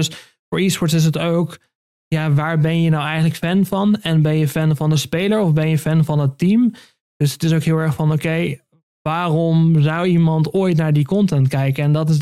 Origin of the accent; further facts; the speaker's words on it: Leeuwarden, Friesland, Netherlands; Kijk, ik kom uit Leeuwarden, dus Breda is echt ver weg.